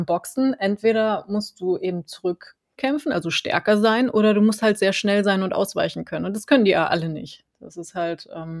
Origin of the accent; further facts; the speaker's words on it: Germany; Ich habe dann ja auch festgestellt, nach ein paar Tagen als Deutscher ist man unfassbar misstrauisch, ne? Aber auch hier in Deutschland gegenüber anderen Deutschen.